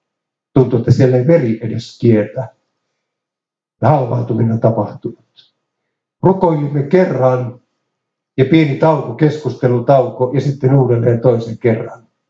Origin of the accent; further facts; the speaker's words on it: Ylistaro, South Ostrobothnia, Finland; born there; minun synnyin paikkakunnallani Ylistarossa